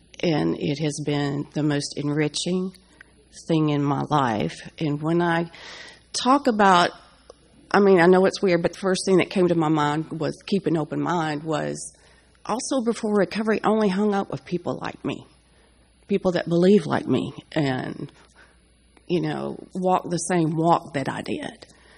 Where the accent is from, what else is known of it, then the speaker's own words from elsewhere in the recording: Tennessee, United States; from Tennessee.